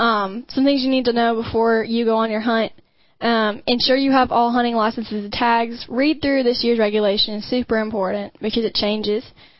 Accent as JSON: {"language": "English", "region": "Michigan", "country": "United States", "lives_now": "South Carolina, United States", "said": "We don't like we're from Michigan anymore."}